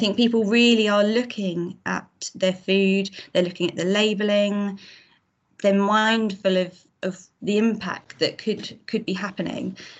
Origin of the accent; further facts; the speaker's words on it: United Kingdom; the spotlight now shining on our good practices and regenerative farming methods that we do so well as Great British farmers.